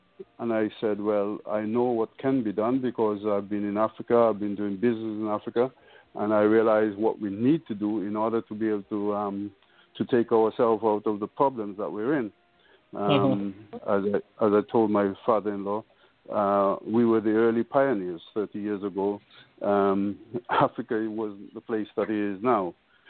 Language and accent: English; England, United Kingdom; been in Africa on and off for the last 30 years. I grew up in England. I came here over 50 years ago in the UK.